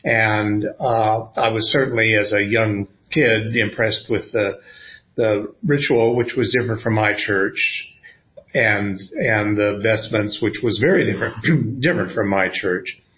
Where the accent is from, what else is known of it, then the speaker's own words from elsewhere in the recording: Wenatchee, Washington, United States; also born or lived in Bremerton; I was born in Bremerton across the sea in 1943. But we moved from there to Wenatchee when I was about 8. And so my teenage years were spent being raised in Central Washington.